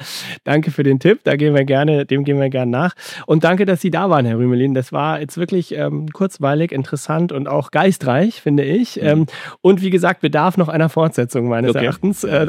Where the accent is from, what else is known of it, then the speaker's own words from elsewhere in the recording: Munich, Bavaria, Germany; Sie sind aus München, wir auch. Wir treffen uns einfach nochmal bei uns in München und führen das fort.